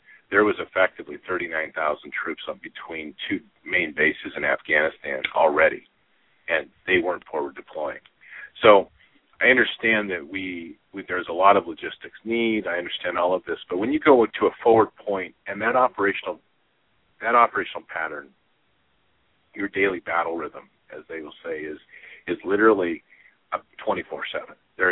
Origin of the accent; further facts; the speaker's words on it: United States; found myself outside my home country as we were being attacked.